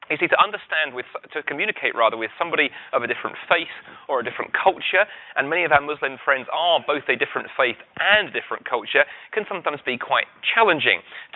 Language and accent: English; United Kingdom; And I'm British, I like to keep things simple.